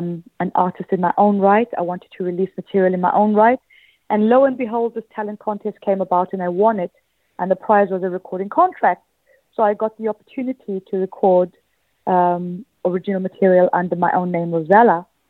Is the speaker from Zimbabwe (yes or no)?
yes; Zimbabwe; also born or lived in Zambia; I was born in Zambia and then moved to Zimbabwe